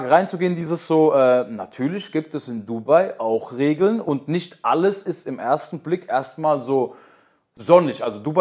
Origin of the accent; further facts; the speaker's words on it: Germany; Bruder, wir kommen beide aus Deutschland, auch so ein bisschen aus den Hotspots.